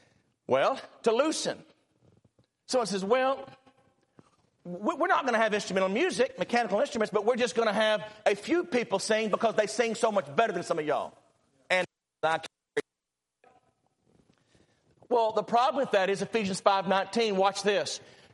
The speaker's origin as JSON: {"language": "English", "country": "United States", "said": "I'm an American, secondly, but I mean, we're Christians."}